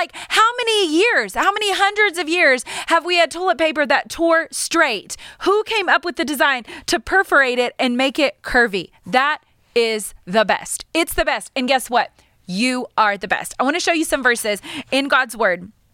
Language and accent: English; Hobbs, New Mexico, United States; I was born and raised in Hobbs, New Mexico. I'm surrounded by beautiful Mexicans, y'all.